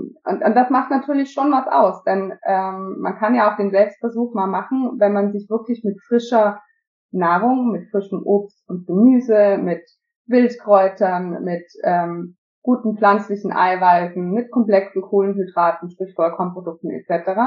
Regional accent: Austria; ich bin Österreicherin, das muss ich dazu sagen

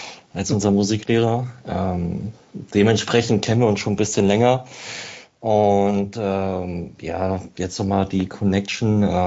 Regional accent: Berlin, Germany; born there; now in Hamburg, Germany; Und bin gebürtiger Berliner, dementsprechend gab es für mich auch nur eine Option, meine Liebe zu schenken, und das ist der Hertha BSC. Genau, bin 27 Jahre

